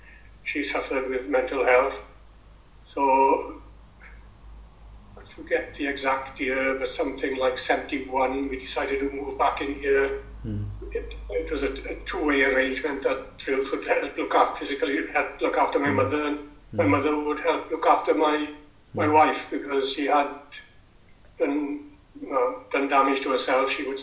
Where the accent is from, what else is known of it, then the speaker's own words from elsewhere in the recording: Wales, United Kingdom; But anyway, we made a welcome, as Welsh people do to strangers.